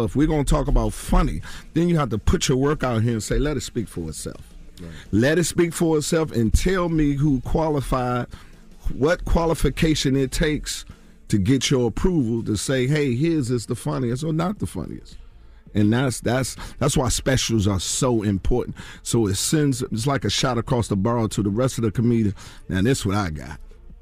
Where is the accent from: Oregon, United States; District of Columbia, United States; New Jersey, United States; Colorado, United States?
District of Columbia, United States; Washington; My hometown, Washington, D.C.